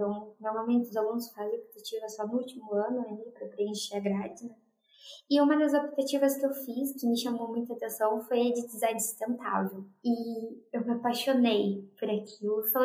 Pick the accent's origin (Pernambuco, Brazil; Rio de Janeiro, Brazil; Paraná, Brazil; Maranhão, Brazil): Paraná, Brazil; Curitiba; eu sou de Curitiba